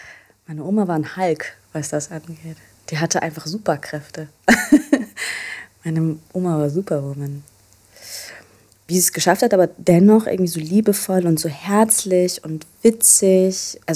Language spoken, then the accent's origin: German; Vienna, Austria; born there; Geboren bin ich in Österreich, um genau zu sein in Wien. Und meine Eltern kommen aus der Türkei.